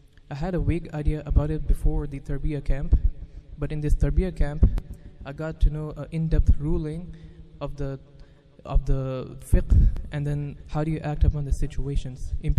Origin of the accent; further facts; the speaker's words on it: Omaha, Nebraska, United States; I'm 17 years old and I'm from Omaha, Nebraska.